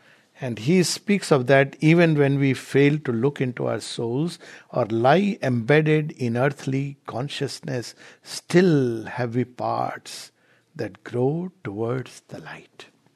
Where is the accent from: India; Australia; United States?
India; Because in a typical restaurant here, you won't find people talking very loud. But in India, we talk very loudly.